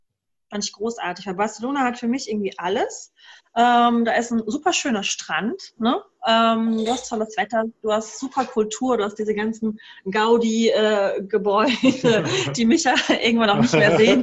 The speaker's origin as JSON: {"language": "German", "region": "Baden-Württemberg", "country": "Germany", "said": "Also ich komme ja aus dem Schwarzwald, ne?"}